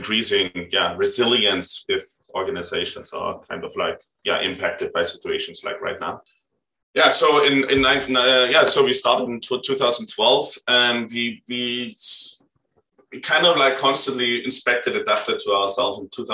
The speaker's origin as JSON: {"language": "English", "country": "Germany", "second_language": "English", "said": "I'm originally from Germany."}